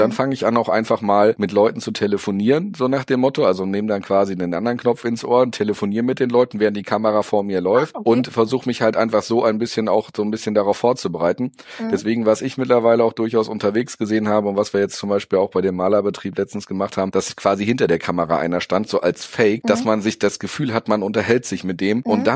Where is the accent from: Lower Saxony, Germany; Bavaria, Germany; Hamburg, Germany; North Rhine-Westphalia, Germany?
North Rhine-Westphalia, Germany; ich komme aus dem Pott.